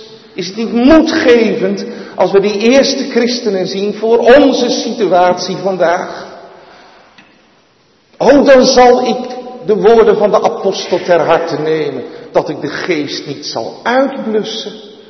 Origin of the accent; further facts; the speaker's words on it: Netherlands; dat je als Nederlanders, zeevarend volkje als we zijn, dan ben je een beetje trots op dat prachtige schip